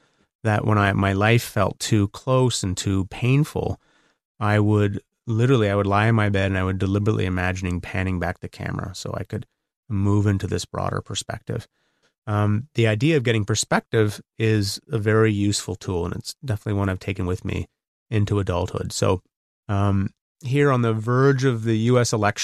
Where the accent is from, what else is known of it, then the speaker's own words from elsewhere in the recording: Canada; that's because I'm Canadian. I live across the border